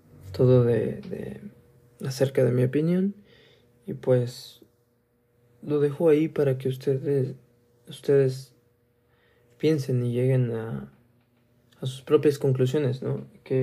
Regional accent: Mexico; ¿Qué podemos hacer como mexicanos?

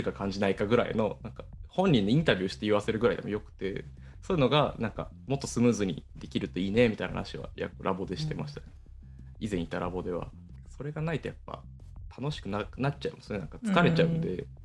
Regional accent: Niigata, Japan; 僕も新潟出身で結構、まあ、田舎でカルチャーがもうめちゃくちゃ盛ん中心地ではないんで

